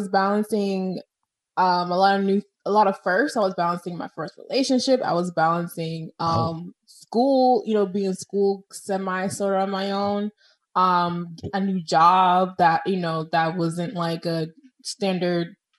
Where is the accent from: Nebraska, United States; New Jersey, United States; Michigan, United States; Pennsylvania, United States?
Pennsylvania, United States; I'm really from Pennsylvania, but, like, I've been in Florida for a long time